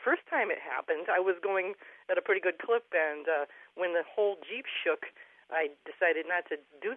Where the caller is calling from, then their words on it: Montgomery, Massachusetts, United States; Well, I'm in Western Massachusetts in Montgomery.